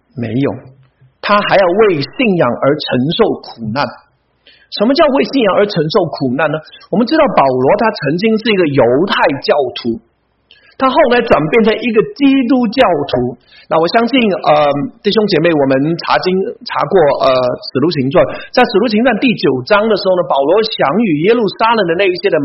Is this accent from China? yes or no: yes; China; 我相信从大陆来的我们都知道红二代、红三代什么意思。